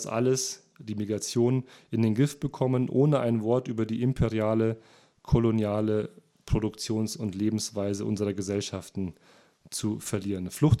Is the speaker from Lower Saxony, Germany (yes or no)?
no; Munich, Bavaria, Germany; auch ich komme aus München, da kann man auch denken, die Welt ist in Ordnung.